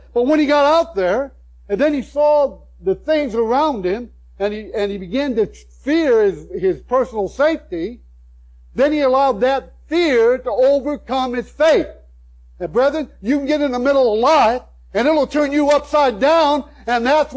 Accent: United States; My blessing didn't come because I'm an American.

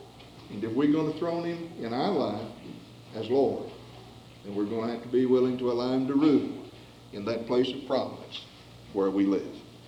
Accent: West Virginia, United States; I guess I grew up in West Virginia and I knew you had to be careful where you stepped.

